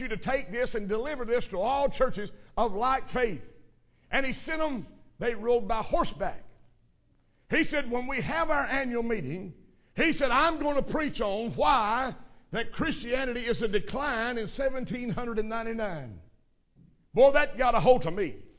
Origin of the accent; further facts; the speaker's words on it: Crab Orchard, Kentucky, United States; I was born and raised in Crab Orchard, Kentucky, right on 150, right on the Wilderness Trail. Only had one red light and we shot it out.